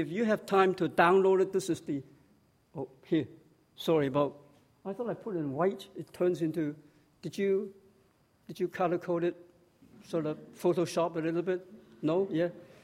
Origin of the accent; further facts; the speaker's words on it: Toronto, Ontario, Canada; When I grew up in Toronto, Chinese Alliance in Toronto.